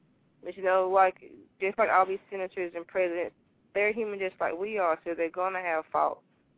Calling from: Wilson, North Carolina, United States; I'm calling from Wilson, North Carolina.

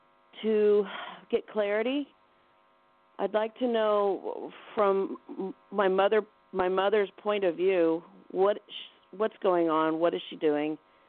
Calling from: New Zealand; I'm calling from New Zealand.

